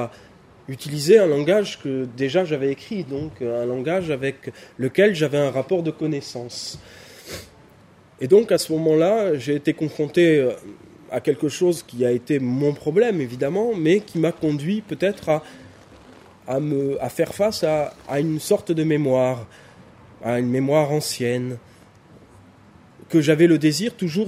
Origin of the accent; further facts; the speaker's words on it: south of France, France; moved away as an adult; also born or lived in Paris; Je venais du sud de la France, j'écrivais depuis assez longtemps, et arrivant à Paris